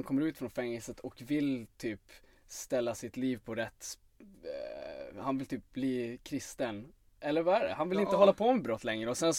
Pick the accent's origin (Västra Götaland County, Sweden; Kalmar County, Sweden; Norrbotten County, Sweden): Norrbotten County, Sweden; Alltså jag kommer ju ändå från Norrbotten.